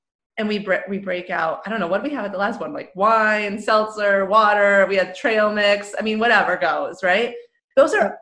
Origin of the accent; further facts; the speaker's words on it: New York, United States; being a New Yorker myself